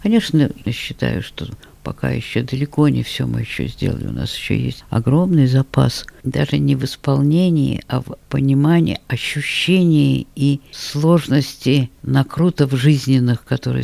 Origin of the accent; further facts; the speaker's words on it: Moscow, Russia; born there; сыграть спектакли у себя на родине. Я рождена в Москве.